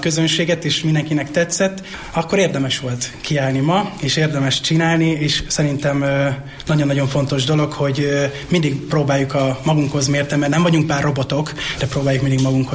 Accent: Pápa, Veszprém County, Hungary; moved away as an adult; de az én családom pápai, tehát ott is nőttem fel, egészen 19 éves koromig ott éltem.

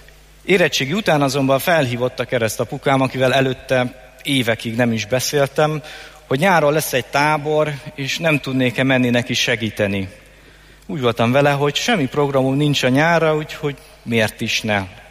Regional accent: Budapest, Hungary; born there; Nagyjából 30 éve születtem Budapesten, katolikus családba. Van három fiatalabb tesóm. Másodikos voltam, amikor történt egy nagy változás az életemben, el kellett költöznünk Budapestről egy vidéki faluba.

